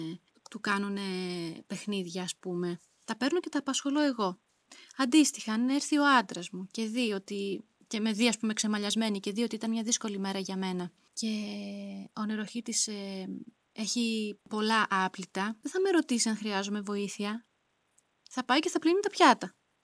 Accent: Livadeia, Central Greece, Greece; που λένε και στο χωριό μου στη Λιβαδιά

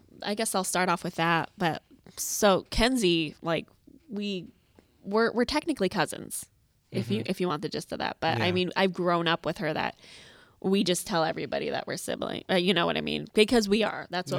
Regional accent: North Dakota, United States; also born or lived in Escambia, Florida; Well, actually, so we grew up in North Dakota, but we weren't born in North Dakota.

